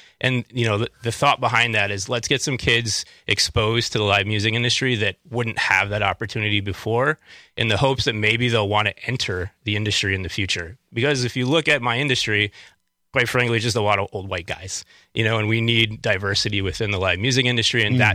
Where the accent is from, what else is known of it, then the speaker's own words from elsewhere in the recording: Madison, Wisconsin, United States; So, yeah, I'm from Madison. I grew up in that neighborhood.